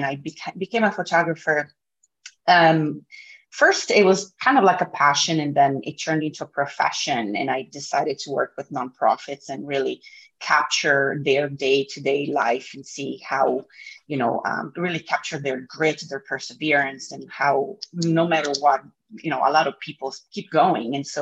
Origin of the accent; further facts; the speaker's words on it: Italy; moved away as an adult; So growing up, I grew up in Italy, and I left my country when I was about 20 years old